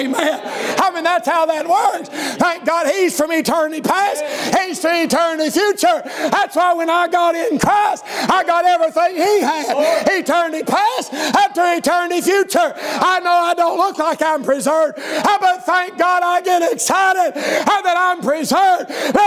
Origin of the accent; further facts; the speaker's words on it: United States; I grew up in Scott County. Forgive my education.